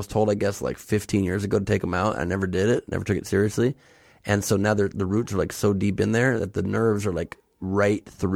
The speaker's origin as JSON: {"language": "English", "town": "Los Angeles", "region": "California", "country": "United States", "tie": "born or raised there", "said": "I grew up in the Valley till age 5 and then on the We"}